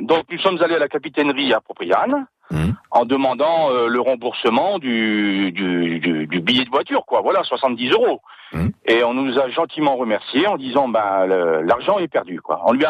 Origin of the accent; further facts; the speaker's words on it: Hauts-de-France, France; je ne suis pas natif de Corse, je ne suis pas Corse, je suis Picard. Et j'aimerais parler le Corse.